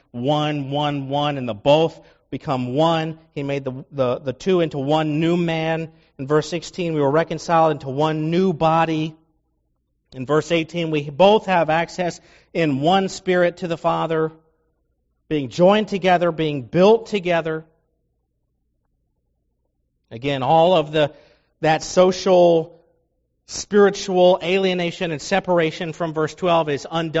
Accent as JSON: {"language": "English", "region": "Kentucky", "country": "United States", "said": "I'm not from around here. I am from Kentucky, from the land of fried chicken. I'm not from Fillmore, you know. I'm from a place called Bullitt County."}